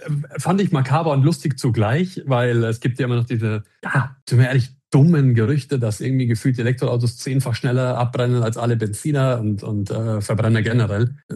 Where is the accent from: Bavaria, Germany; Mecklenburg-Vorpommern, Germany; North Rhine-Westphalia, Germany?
Bavaria, Germany; Landshut; Also ich bin aus Landshut, ist im schönen Niederbayern.